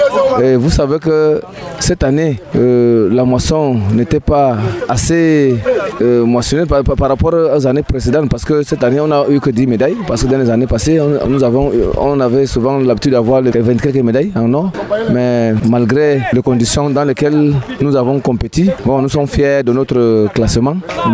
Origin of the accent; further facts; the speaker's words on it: Maga, Far North, Cameroon; chez moi, à Maga, j'ai un centre d'entraînement à Maga et à Yagua.